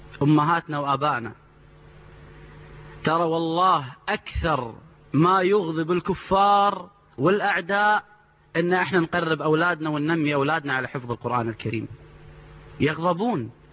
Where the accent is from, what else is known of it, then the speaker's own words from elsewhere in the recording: Kuwait; أفتخر بأني أنا كويتي